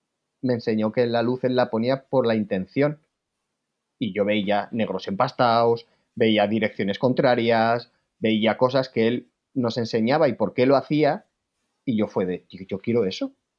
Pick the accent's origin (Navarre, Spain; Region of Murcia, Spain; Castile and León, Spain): Navarre, Spain; Pamplona; Pues soy un fotógrafo de Pamplona